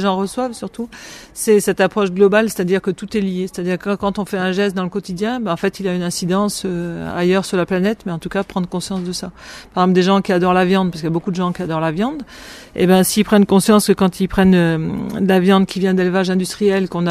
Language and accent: French; the Alps, France; dans mon pays, moi, je viens des Alpes